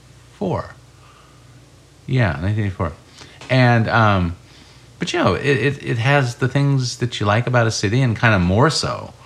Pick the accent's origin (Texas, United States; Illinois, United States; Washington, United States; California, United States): Illinois, United States; Urbana; I grew up in Urbana, Illinois.